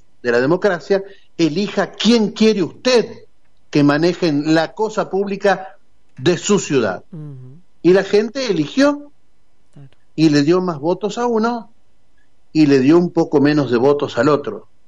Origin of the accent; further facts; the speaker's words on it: Argentina; Y además somos argentinos